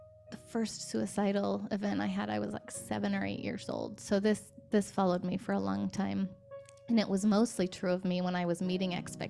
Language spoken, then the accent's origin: English; Washington, United States; I'm from Washington State, which is largely unchurched. It's not like being in the South.